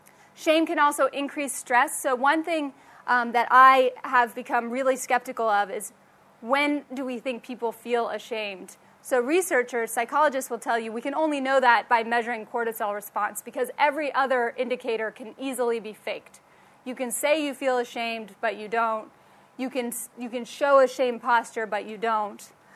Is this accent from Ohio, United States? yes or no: yes; Ohio, United States; a judge in my home state of Ohio making this woman carry this sign